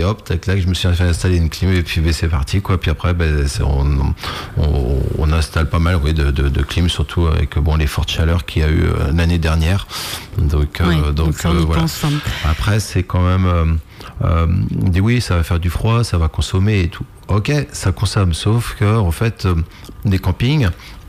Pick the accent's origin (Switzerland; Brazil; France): France; Saint-Hilaire, Pays de la Loire; Oui, surtout que moi je suis vraiment vendéen, donc j'ai grandi à Saint-Hilaire et je suis toujours à Saint-Hilaire